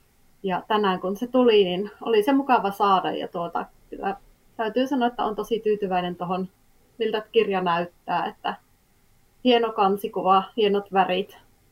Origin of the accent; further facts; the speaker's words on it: Oulu, North Ostrobothnia, Finland; olen oululainen, kahden pienen pojan äiti.